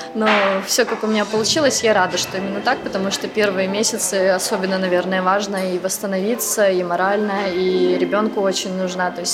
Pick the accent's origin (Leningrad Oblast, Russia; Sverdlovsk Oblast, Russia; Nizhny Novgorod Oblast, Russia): Nizhny Novgorod Oblast, Russia; Nizhny Novgorod; moved away as an adult; also born or lived in Kazakhstan; now in Minsk, Belarus; и я живу здесь 11-й год, и для меня этот город очень родным стал. То есть я родилась в Казахстане, выросла в Нижнем Новгороде, а свою осознанную жизнь самую, то есть я провела в Минске.